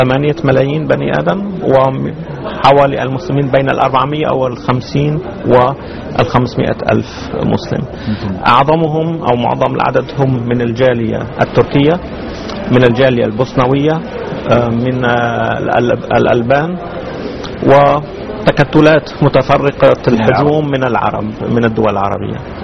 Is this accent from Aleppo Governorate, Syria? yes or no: yes; Aleppo, Aleppo Governorate, Syria; نحن نعرف أن أنا الأصل سوري، فلدينا في سوريا ما يعرف بالصيام درجات المأذنة